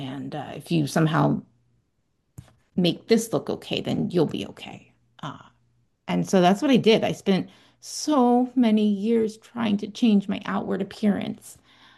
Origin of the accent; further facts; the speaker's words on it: Bermuda; I come from Bermuda, small island. There's no treatment centers.